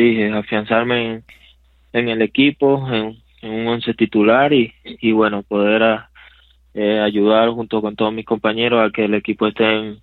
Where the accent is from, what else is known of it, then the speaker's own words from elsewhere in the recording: Venezuela; Sí, aún estoy en trámite de ese pasaporte